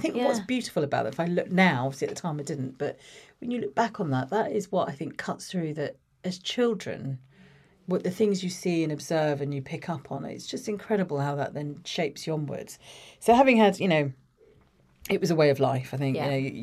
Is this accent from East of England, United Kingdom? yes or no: yes; Watford, East of England, United Kingdom; So I grew up in Watford, born in Watford, my youngest of three. I've got two older sisters. Mum and Dad originally from India. They came over in the 1960s.